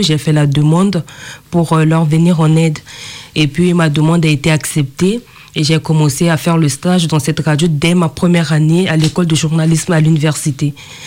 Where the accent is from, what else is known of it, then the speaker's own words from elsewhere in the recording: Central African Republic; first language Sango; French is a second language; Je viens de la Centrafrique, un pays qui se situe au centre de l'Afrique.